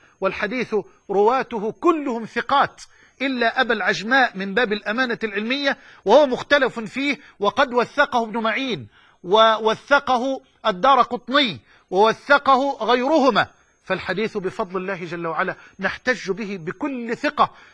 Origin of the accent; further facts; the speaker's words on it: Egypt; وأن يجعل بلدنا مصر واحة للأمن والأمان